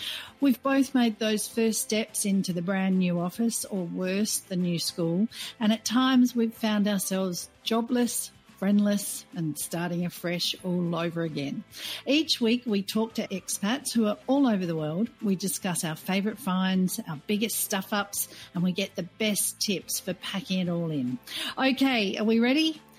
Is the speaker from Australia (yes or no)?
yes; Australia; now in Doha, Qatar; I'm an Aussie expat who's based in Doha, Qatar